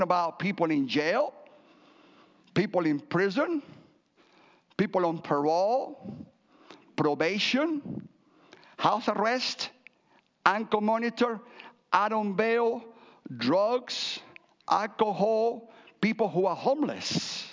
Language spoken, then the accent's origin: English; Cuba; English is a second language; also born or lived in Spain; now in United States; And I came from Cuba via Spain, and I accomplished the American dream.